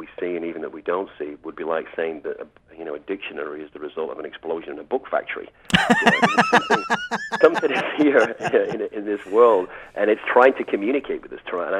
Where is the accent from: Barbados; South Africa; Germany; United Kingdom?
United Kingdom; England; now in United States; Well, I came over here from the UK. Obviously, most people can realize I'm not from California or China. And the thing that was really helpful to me was the fact that there was no entitlement. If I didn't make it, I was going to be on the next boat back to England.